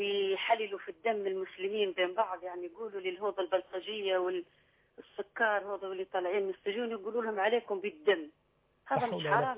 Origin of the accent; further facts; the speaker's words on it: Libya; انا مواطنه من ليبيا.